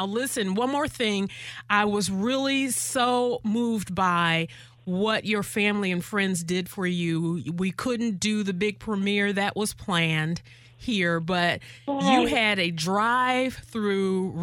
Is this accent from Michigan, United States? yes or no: yes; Detroit, Michigan, United States; because growing up in Detroit and being a part of what you all have gone through